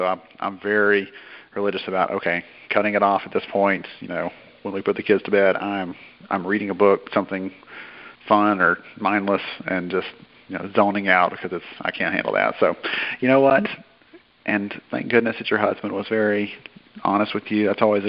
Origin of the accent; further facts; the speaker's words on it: the South, United States; And, well, maybe we don't have to be afraid of offending because we're from the South.